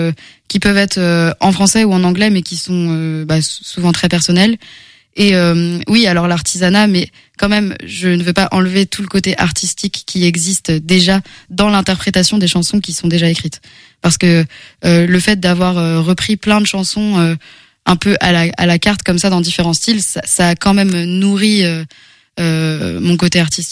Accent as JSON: {"language": "French", "town": "Angers", "region": "Pays de la Loire", "country": "France", "tie": "born or raised there", "said": "parce que du coup j'ai grandi à Angers"}